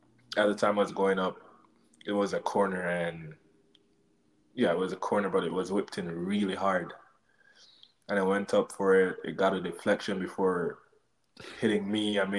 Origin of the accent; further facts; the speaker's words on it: Jamaica; like always growing up in Jamaica, you hear that the United States have the most professional goalkeeper setup in the world.